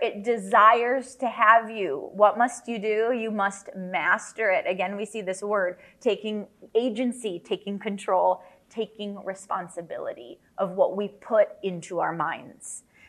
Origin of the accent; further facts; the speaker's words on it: Chicago, Illinois, United States; now in Ukraine; missionary living in Ukraine. That is where I live and have ministered many years with my husband. We're originally from Chicago